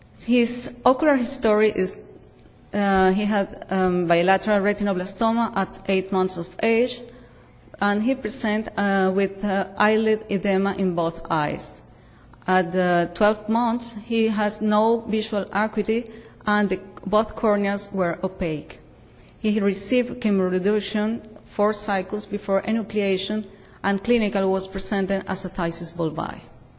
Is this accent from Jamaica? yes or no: no; Venezuela; English is a second language; As Dr. Abelardo said, I come from Venezuela.